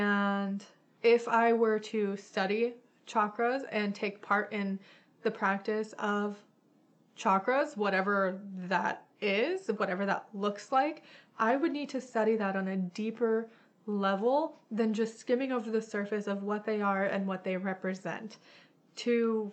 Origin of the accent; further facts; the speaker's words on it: Ireland; I'm an Irish pagan.